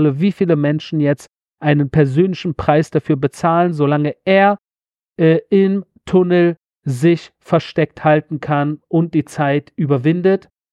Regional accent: Germany; born there; um mein Geburtsort Deutschland, damit auch die Schweiz und Österreich

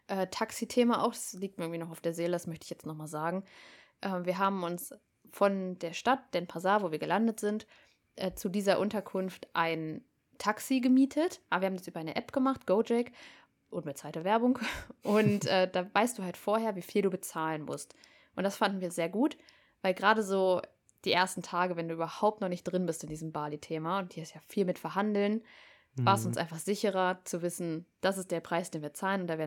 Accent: Australia; wir sind halt aus Australien die schönsten Strände gewöhnt

